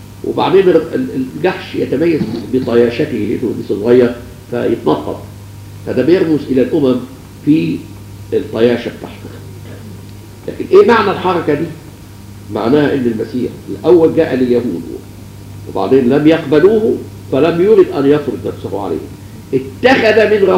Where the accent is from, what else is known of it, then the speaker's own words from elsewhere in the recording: Egypt; وإحنا منهم كمصريين والإنجليز والفرنسويين وكل شعوب العالم الأخرى